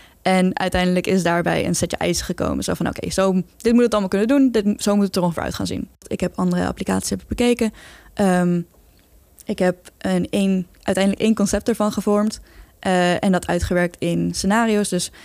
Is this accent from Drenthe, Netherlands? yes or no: no; Duiven, Gelderland, Netherlands; now in The Hague, Netherlands; Nou, ik kom uit Duiven eigenlijk, lekker in de hele mooie oostkant, bij mijn ouders vandaan. En ik ben hierheen naar Den Haag gekomen voor mijn studie.